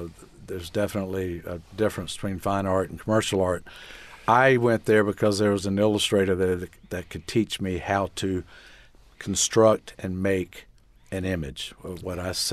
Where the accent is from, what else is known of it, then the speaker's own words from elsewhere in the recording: Hilton Head Island, South Carolina, United States; growing up on Hilton Head, my heroes as far as art went were some illustrators that had moved there from New York